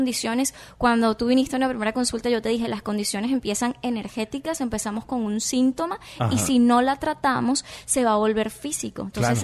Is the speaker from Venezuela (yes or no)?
yes; Venezuela; now in Miami, United States; Imagínate, venezolana, mi familia es toda la parte del arte